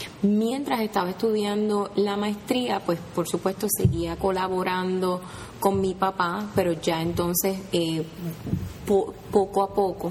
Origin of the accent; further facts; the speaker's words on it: Arecibo, north, Puerto Rico; yo vengo de Arecibo, ¿verdad?, en la zona norte de Puerto Rico, junto al Atillo, el sector lechero por excelencia del país.